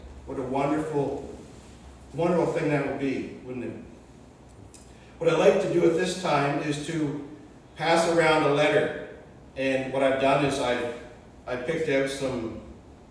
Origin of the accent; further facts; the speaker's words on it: Charlottetown, Prince Edward Island, Canada; I'm just from Charlottetown, so I'm not off island. I'm from the big city of Charlottetown type of thing, or the suburbs, Stratford.